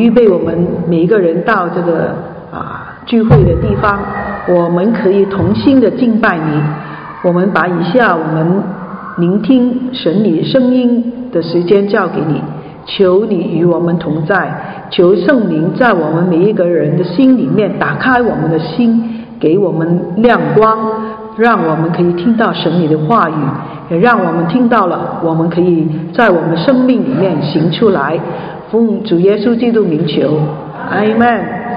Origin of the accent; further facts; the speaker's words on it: Hong Kong; Chinese is a second language; 我是从香港来的，所以呢，我的普通话说得不清楚的时候，请你原谅我哈，